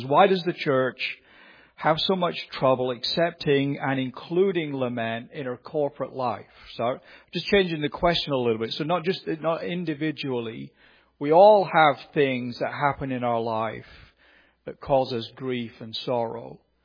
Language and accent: English; United Kingdom; because I'm a Brit.